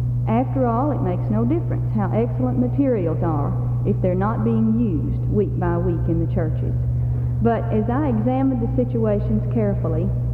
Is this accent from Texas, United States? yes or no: yes; Dallas, Texas, United States; from Dallas, Texas.